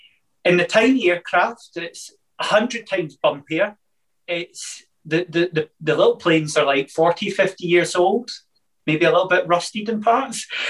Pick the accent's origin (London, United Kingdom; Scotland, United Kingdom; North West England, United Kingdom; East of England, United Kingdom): Scotland, United Kingdom; Paisley; growing up in Paisley, I can remember Mum and my granddad always taking me down to the airport whenever Concorde came in.